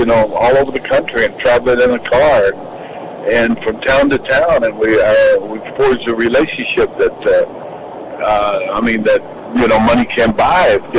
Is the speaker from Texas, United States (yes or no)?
yes; Texas, United States; also born or lived in New York; I've been a Yankee since I grew up in Texas and New York.